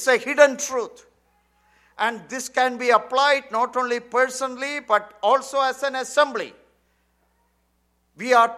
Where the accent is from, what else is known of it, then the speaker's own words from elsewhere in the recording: India; growing up in India, in the Indian assemblies